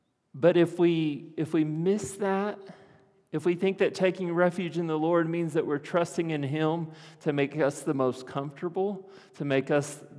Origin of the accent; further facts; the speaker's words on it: Lawton, Oklahoma, United States; Where I grew up in Lawton, Oklahoma, we grew up using this phrase of, hey, you want to go? Let's go to the refuge.